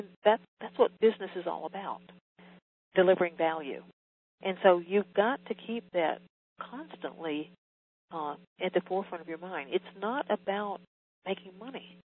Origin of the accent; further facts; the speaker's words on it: the South, United States; I was raised in the South in a really rural area. My parents worked kind of blue collar jobs